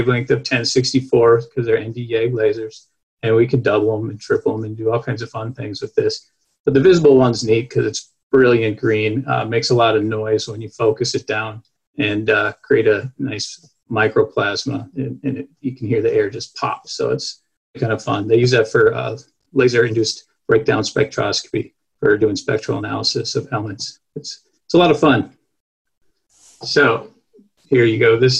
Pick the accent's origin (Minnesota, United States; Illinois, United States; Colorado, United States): Minnesota, United States; moved away as an adult; now in Montana, United States; I'm actually from Minnesota, grew up there and came out to Montana as a transplant back in the late 90s, so 98